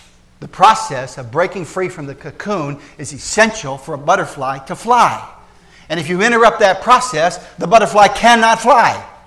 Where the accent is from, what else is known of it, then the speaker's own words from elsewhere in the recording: Scotland, United Kingdom; Since I'm Scottish, I figure I ought to learn about my heritage.